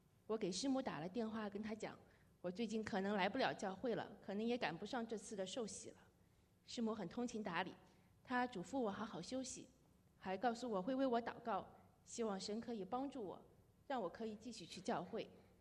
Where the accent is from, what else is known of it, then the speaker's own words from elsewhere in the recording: China; 我在大陆长大，我在学校里的教育都是无神论